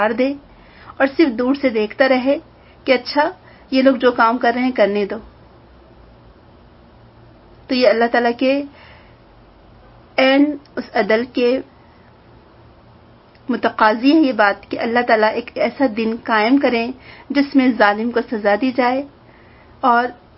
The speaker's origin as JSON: {"language": "Urdu", "country": "India", "said": "چونکہ ہم لوگ ہندوستان سے تعلق رکھتے ہیں آپ کو معلوم ہوگا کہ بھگوان کی لیلا کہتے ہیں نا وہ لوگ"}